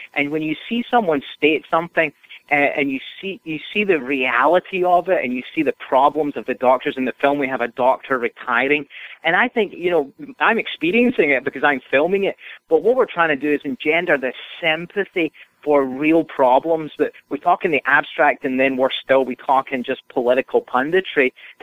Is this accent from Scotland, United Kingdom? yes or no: yes; Scotland, United Kingdom; I'm a Scotsman, so free is one of our favorite words, you know.